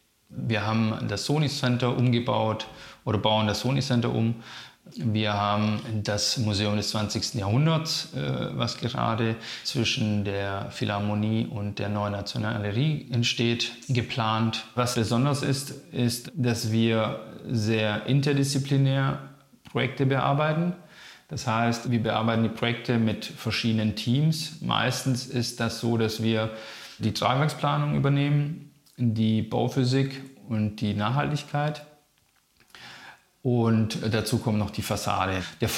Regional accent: Stuttgart, Baden-Württemberg, Germany; now in Berlin, Germany; Also ich bin in Stuttgart aufgewachsen und ich bin jetzt nicht weg von Stuttgart, weil ich die Stadt nicht mehr gut fand

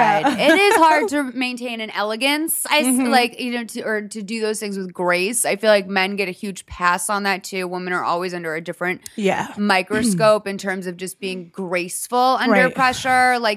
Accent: Boston, Massachusetts, United States; now in Los Angeles, United States; I'm from Boston. I live in LA for 10 years.

